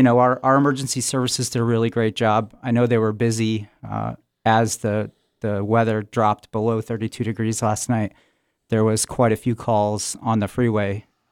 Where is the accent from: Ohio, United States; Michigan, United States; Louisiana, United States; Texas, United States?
Michigan, United States; St. Clair; also born or lived in Washington, D.C.; I grew up here in St. Clair, spent 20 years in the Coast Guard, bounced around, did five tours here in the area, and then bounced around to other areas like the East Coast, Washington, D.C.